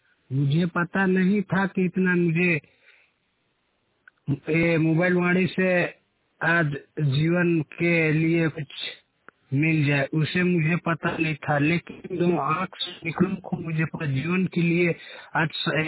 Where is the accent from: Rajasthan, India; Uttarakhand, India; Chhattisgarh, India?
Chhattisgarh, India; Ravani; ग्राम रवनी से बोल रहा हूँ और मेरा तहसील बगीचा है, जिला मेरा जसपुर और छत्तीसगढ़ राज्य जसपुर जिला ग्राम रवनी के रहने वाला हूँ।